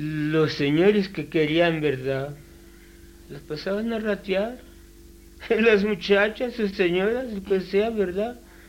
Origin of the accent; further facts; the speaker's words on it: San Juan Tepulco, Puebla, Mexico; now in San Antonio Tlatelolco, Mexico; Soy nativo de San Juan Tepulco, pero ahora dedico aquí a...